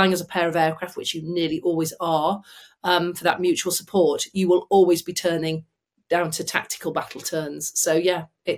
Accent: Manchester, North West England, United Kingdom; from Manchester.

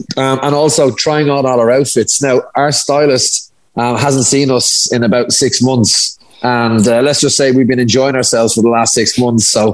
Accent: Dublin, Leinster, Ireland; we're both from Dublin.

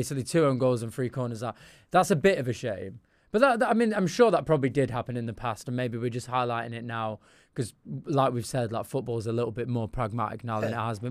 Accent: Manchester, North West England, United Kingdom; moved away as an adult; now in London, United Kingdom; Now, I moved from Manchester 6 years ago, right?

